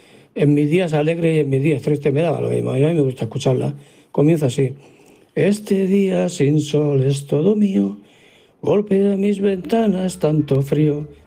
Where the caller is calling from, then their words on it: Barcelona, Catalonia, Spain; de Barcelona